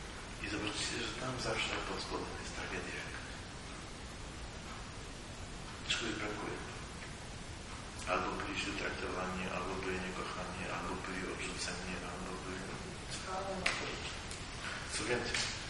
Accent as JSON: {"language": "Polish", "town": "Szczecin", "region": "West Pomeranian Voivodeship", "country": "Poland", "said": "On nie jest ze Szczecina, nie jest tam, skąd pochodzę."}